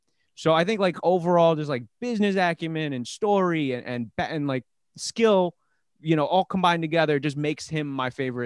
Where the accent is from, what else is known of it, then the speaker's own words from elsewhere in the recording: Philippines; As a Filipino man, I have to pick Manny Pacquiao as one of my favorite athletes of all time.